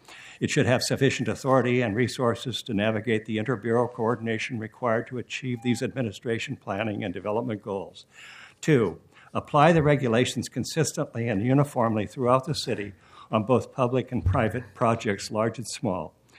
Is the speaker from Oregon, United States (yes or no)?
yes; Portland, Oregon, United States; I'm from Northeast Portland.